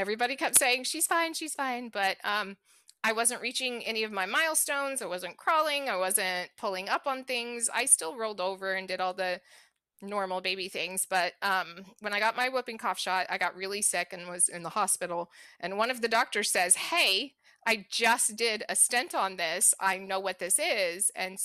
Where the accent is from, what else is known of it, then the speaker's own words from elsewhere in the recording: Pryor, Oklahoma, United States; So I grew up in Pryor, Oklahoma.